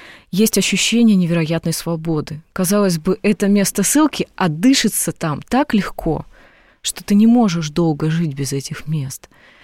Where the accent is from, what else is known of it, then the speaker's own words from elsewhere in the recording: Krasnoyarsk, Krasnoyarsk Krai, Russia; я сама из Сибири, из Красноярска, поэтому для меня глубоко созвучно все, что вы говорите.